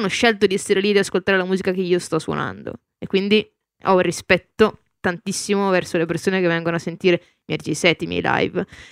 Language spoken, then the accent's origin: Italian; Brescia, Lombardy, Italy; perché io sono di Brescia, non so se si sente